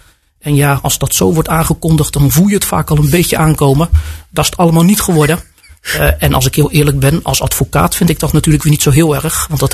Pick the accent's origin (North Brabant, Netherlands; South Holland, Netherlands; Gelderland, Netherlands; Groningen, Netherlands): South Holland, Netherlands; Rotterdam; now in Capelle aan den IJssel, Netherlands; Ik ben geboren in Rotterdam, daar ook opgegroeid. Totdat mijn ouders, toen ik ongeveer 17 was, besloten om naar Kapel aan de IJssel te verhuizen. Naar de toen nog nieuwe wijk Schravenland, die in aanbouw was.